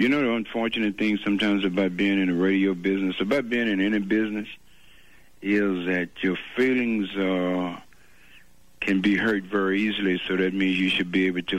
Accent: Texas, United States; but I'm a Texan, man.

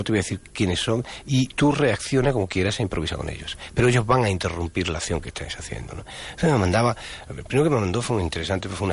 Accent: Málaga, Andalusia, Spain; Sobre todo en Málaga. ¿Qué van a pensar en mi tierra, ¿no?

